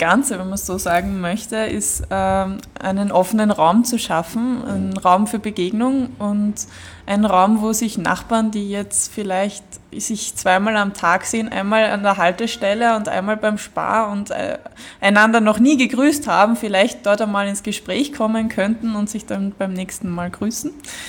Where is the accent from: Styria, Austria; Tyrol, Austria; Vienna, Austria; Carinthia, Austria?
Vienna, Austria; Gersthof; Genau, also wir kennen Gersthof, wir sind alle aus Gersthof und wir wissen um die Gegebenheiten dieser Ecke hier